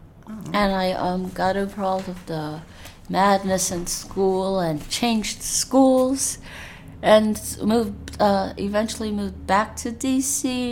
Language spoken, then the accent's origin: English; Washington, District of Columbia, United States; born there; I was born in Columbia Hospital in Washington, D.C. on L Street Northwest, which no longer exists.